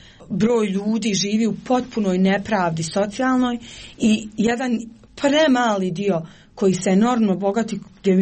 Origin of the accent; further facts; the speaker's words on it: Kakanj, Federation of Bosnia and Herzegovina, Bosnia & Herzegovina; Ja nisam iz Sarajeva, ja sam Kakanjka, tamo sam odrasla i rođena, studirala sam negdje drugo